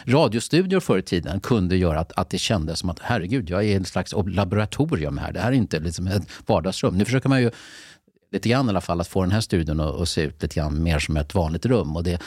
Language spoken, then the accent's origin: Swedish; Mälardalen, Sweden; jag kom ju redan från Mälardalen